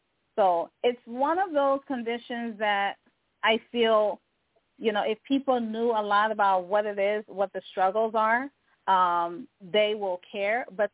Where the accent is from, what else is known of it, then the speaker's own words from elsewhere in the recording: Liberia; as someone who's from Africa, I am originally from Liberia.